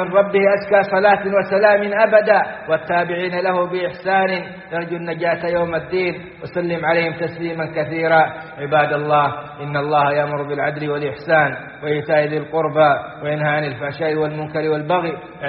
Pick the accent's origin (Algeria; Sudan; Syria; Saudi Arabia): Saudi Arabia; وخص منهم بلادنا السعودية